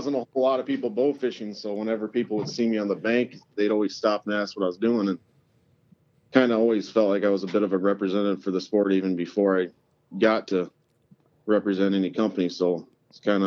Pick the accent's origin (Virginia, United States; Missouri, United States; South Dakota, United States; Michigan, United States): South Dakota, United States; Madison; now in Pipestone, United States; Pipestone. I'm originally from Madison, South Dakota. Moved here about 3 years ago.